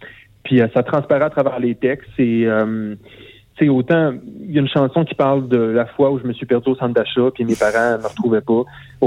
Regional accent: Plessisville, Quebec, Canada; le projet s'est inspiré par ma ville natale de Plessisville et par mon expérience en tant que jeune homosexuel en région

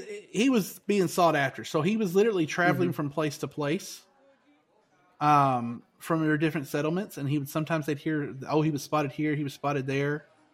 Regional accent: Arkansas, United States; now in Texas, United States; I'm a Texan now. I'm a converted Texan. I'm really an Arkansan who came here for you know, money.

